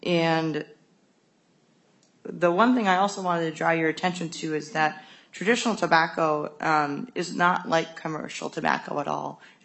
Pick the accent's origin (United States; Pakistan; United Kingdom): United States; Grand Portage, Minnesota; now in Duluth, United States; I am Eagle Clan. I'm from the Grand Portage and Fond du Lac reservations, but I live in Duluth.